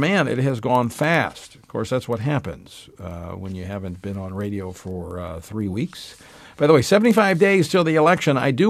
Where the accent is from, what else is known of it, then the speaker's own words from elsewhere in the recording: Louisiana, United States; they're moving it to my home state of Louisiana, to New Orleans.